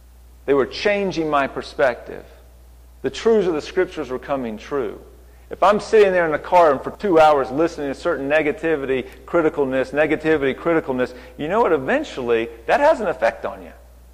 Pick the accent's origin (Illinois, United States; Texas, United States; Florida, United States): Florida, United States; now in Waynesville, United States; I'm born and raised in Florida, seen manatees.